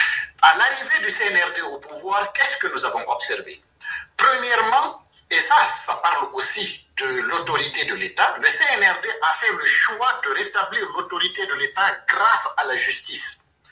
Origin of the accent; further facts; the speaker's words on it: Guinea; Depuis que moi je suis guinéen